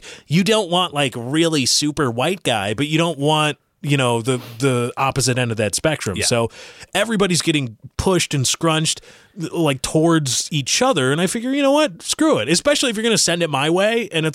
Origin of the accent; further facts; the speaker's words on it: Russia; accent: Russian; English is a second language; my Russian accent is good for comedy. It's not good for, like, reading, like, Stolsky or like, the Russian poets.